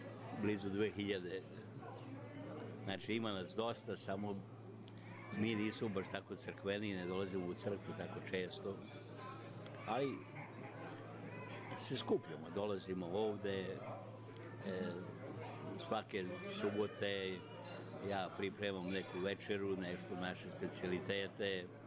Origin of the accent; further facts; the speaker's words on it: Novi Bečej, Vojvodina, Serbia; also born or lived in Belgrade; ali ja nisam Beogradan. Tamo sam samo išao u školu, pa inače sam iz Novog Beča, iz Banata. Tamo sam se rodio, odrastao.